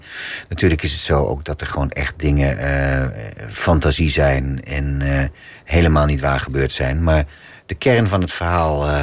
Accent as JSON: {"language": "Dutch", "region": "Groningen", "country": "Netherlands", "accent": "Gronings", "first_language": "Gronings", "second_language": "Dutch", "said": "Dat, ja, dat is echt, dat, ja, dat is mijn moedertaal. Ja. Nederlands is voor mij aangeleerd."}